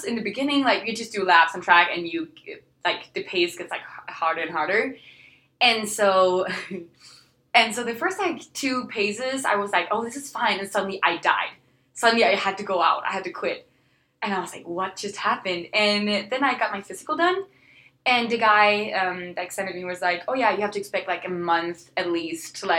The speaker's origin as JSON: {"language": "English", "town": "Allerød", "region": "Capital Region", "country": "Denmark", "said": "Okay, so I come from Ellerød, which is like a kind of like Cedar City size, half an hour, 45 minutes outside of Copenhagen. I like it there. It's like forest."}